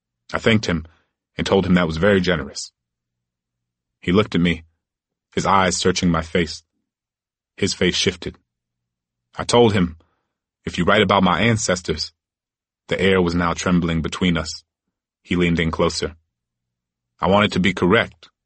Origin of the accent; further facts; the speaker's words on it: New Orleans, Louisiana, United States; In my hometown of New Orleans, there are at least 100 streets, statues, parks, and schools named after Confederate figures, slave owners, and defenders of slavery.